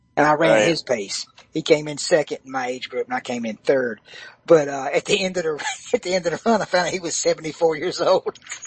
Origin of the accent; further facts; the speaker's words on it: South Carolina, United States; I said, I'm not a barbecue expert, but I am from South Carolina, and we have five or six different kinds of barbecue sauce, barbecue style.